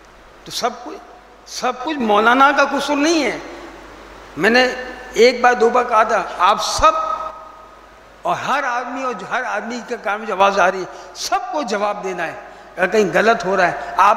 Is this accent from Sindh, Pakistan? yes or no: yes; Karachi, Sindh, Pakistan; ہماری شہر کراچی کی بات کر رہا ہوں